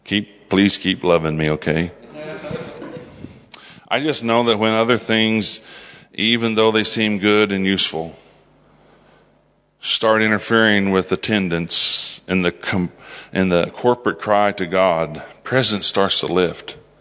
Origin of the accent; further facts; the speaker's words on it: United States; I'm American. I pay taxes sometimes, and I do, but I live in my country, and I feel like I represent that country a little bit anyway.